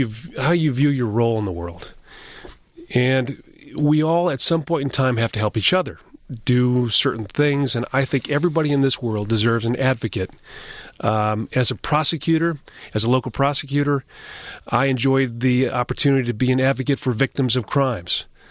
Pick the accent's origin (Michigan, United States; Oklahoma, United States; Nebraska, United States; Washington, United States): Michigan, United States; Rochester; I was born and raised in Rochester, Michigan.